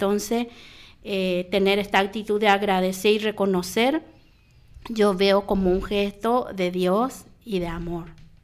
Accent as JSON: {"language": "Spanish", "country": "Paraguay", "said": "De Paraguay. Llevo 2 meses acá y recién llegada me contaron la noticia"}